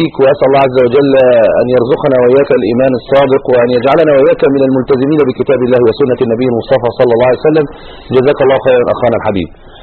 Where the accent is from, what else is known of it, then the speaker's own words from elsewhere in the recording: Egypt; احنا كمصريين كمسلمين في بلاد الغربه